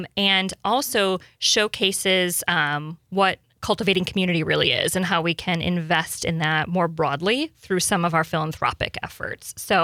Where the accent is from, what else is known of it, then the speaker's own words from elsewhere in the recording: Michigan, United States; I grew up in the Upper Peninsula. My dad tapped maple trees